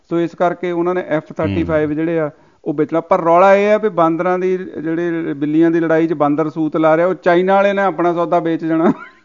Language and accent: Punjabi; Punjab, India; ਕਹਿੰਦੇ ਨੇ ਕਿ ਮਾਲਵੇ ਵਿੱਚ ਵੀ ਪਾਣੀ ਬਹੁਤ ਨਹਿਰਾਂ ਨਾਲ ਹੀ ਪਹੁੰਚਿਆ, ਮੇਰੇ ਪਿੰਡ ਵੀ ਨਹਿਰ ਆਉਂਦੀ ਆ, ਅੱਗੇ ਬਠਿੰਡਾ ਝੀਲਾਂ ਬਣ ਜਾਂਦੀਆਂ ਨੇ